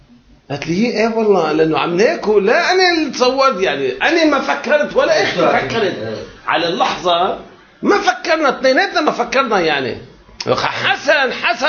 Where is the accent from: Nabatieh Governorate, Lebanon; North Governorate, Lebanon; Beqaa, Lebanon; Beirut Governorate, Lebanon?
Nabatieh Governorate, Lebanon; Jibchit; نحن جبشيت ربعهم شو بيقولوا نصابين